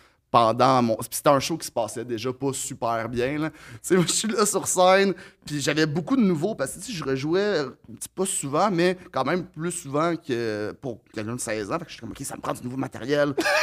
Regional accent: Montreal, Quebec, Canada; Anjou, à Montréal, okay. J'ai pas mal grandi tout le temps.

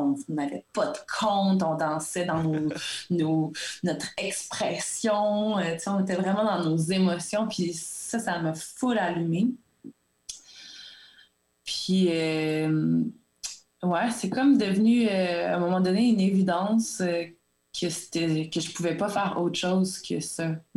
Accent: Quebec, Canada; moved away; Fait que je suis partie de l'Abitibi.

